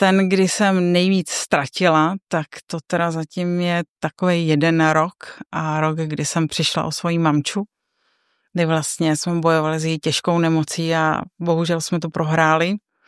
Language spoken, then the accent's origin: Czech; Jihlava, Vysočina Region, Czechia; Já jsem původně Jihlavačka, jsem se narodila v Jihlavě a vlastně jako úplně to malé dětství, tak jsem se zažila v Jihlavě. A pak jsme se přestěhovali právě tady na tu vesnici.